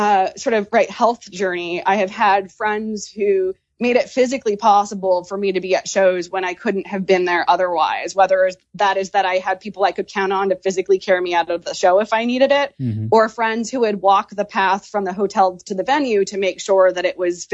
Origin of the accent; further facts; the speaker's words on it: Maine, United States; And because I'm from Maine, I'm really grateful and proud of, right, his commitment to political service and activism.